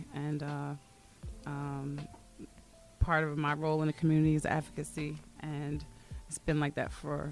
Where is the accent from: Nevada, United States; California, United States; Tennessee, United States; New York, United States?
New York, United States; Hudson; I'm 36. I was raised in Hudson, New York. I went to Hudson High.